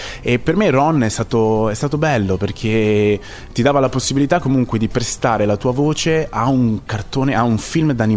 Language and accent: Italian; Vicenza, Veneto, Italy; la residenza qui a Creazzo la tengo perché mi so vicentino